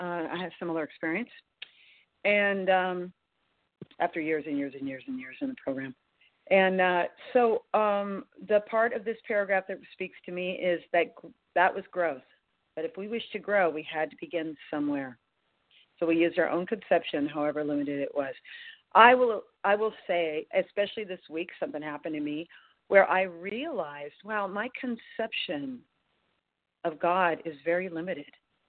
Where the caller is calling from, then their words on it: California, United States; I'm calling from Northern California.